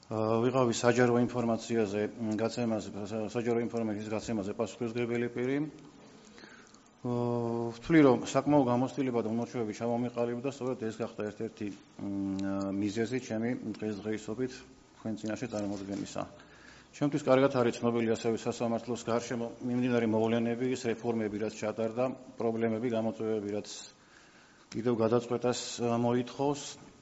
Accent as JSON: {"language": "Georgian", "region": "Tbilisi", "country": "Georgia", "tie": "born there", "said": "დავიბადე თბილისში"}